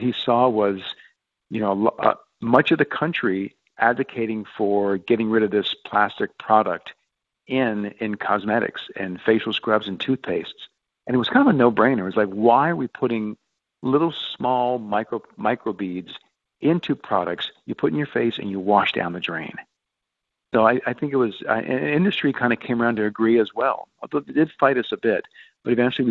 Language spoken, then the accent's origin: English; Louisiana, United States; I grew up in the Deep South, outside of New Orleans, playing in the swamp.